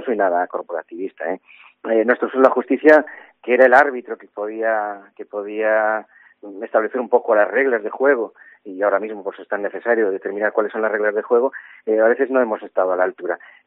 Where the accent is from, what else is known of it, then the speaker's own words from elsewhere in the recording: Galicia, Spain; yo no reniego de ser gallego. Me encanta ser gallego. Pero gracias a que soy español, además de ser gallego, soy hebreo, árabe y cristiano. Soy vasco, madrileño y andaluz.